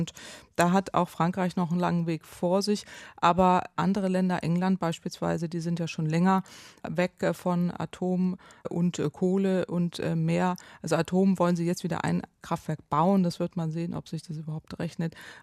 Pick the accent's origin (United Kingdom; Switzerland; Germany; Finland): Germany; Northwest Germany; Aber ich komme jetzt aus dem Nordwesten Deutschlands. Da ist es ganz normal, dass jede Menge Windanlagen dort stehen